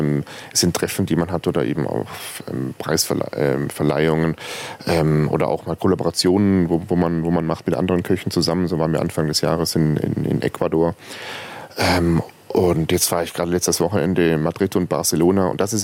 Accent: Singen, Baden-Württemberg, Germany; also born or lived in Wangen im Allgäu; ich bin in Wangen im Allgäu geboren. Aufgewachsen bin ich im Hegau in Süddeutschland zur Schule gegangen, in Singen am Hohentwiel.

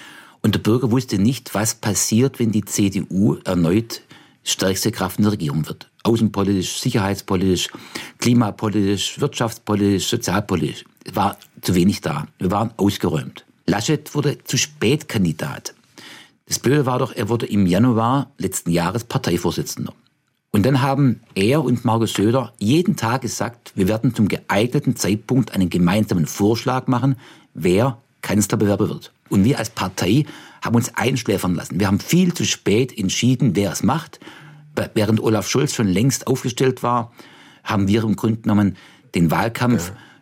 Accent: Baden-Württemberg, Germany; accent: Swabian; ich spreche nicht Hochdeutsch, ich spreche vielleicht Hochschwäbisch. und ich finde Dialekte auch wertvoll.

